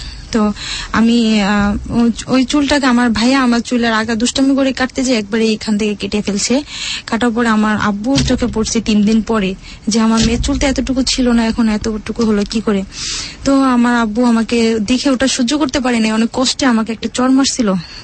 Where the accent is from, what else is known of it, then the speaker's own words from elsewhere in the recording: Khulna, Khulna Division, Bangladesh; আমার বাবা মা খুলনাতে বাসা ভাড়া থাকে এবং আমাদের গ্রামের বাড়ি গ্রাম থেকে প্রায় 10 টাকা বাস ভাড়া, এত দূর যাতায়াত পথ। তো আমরা শহরে বড় হয়েছি